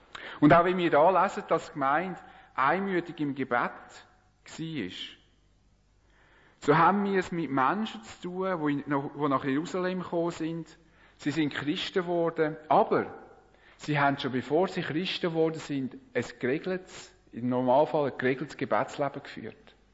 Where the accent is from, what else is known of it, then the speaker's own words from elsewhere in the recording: Switzerland; Als Schweizer haben wir es gern, unsere möglichst eigenen vier Wände zu haben.